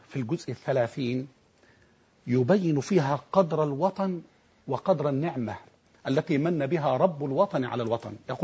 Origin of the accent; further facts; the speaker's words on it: Egypt; أنا وسعادة البابا وسعادة الأستاذ نبيل عشنا على أرض مصر، ترعرعنا عليه، عشنا تحت سمائه